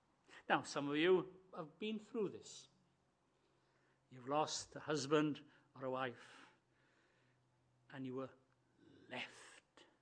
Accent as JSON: {"language": "English", "region": "Wales", "country": "United Kingdom", "said": "We have an expression in Welsh, it's called hiriaeth. Hiriaeth is a homesickness, but being Welsh, of course, is much deeper than the English"}